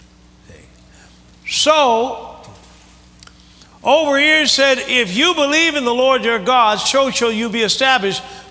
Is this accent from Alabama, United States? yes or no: yes; Tuskegee, Alabama, United States; you know, I at my hometown now in Tuskegee, Alabama